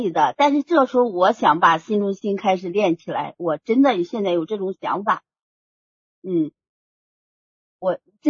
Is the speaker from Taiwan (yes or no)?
no; Henan, China; 我也是河南人，我知道你也是河南人。